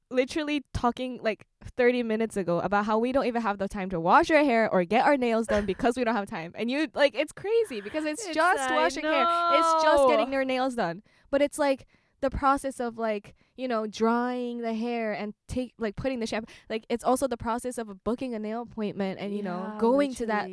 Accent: Okinawa, Japan; I'm from Okinawa, so like, you know, I'm not used to seeing snow.

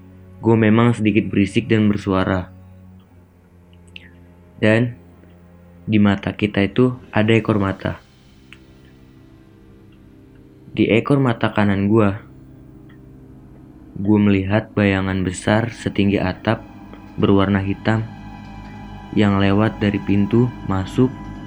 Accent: Jakarta, Indonesia; gue dari Jakarta.

